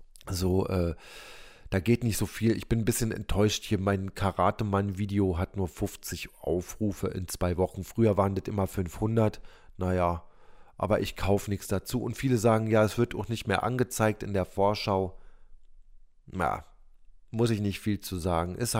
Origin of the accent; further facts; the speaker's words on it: Berlin, Germany; Also wir sind gemeinsam mehr oder weniger hier aufgewachsen. oh Gott, aufgewachsen in Berlin, ne?